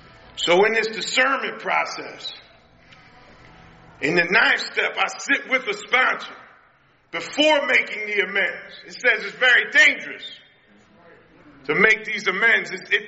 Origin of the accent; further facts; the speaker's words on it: Baltimore, Maryland, United States; She didn't, you know, my grandparents raised me. I'm from West Baltimore. She did the best she could.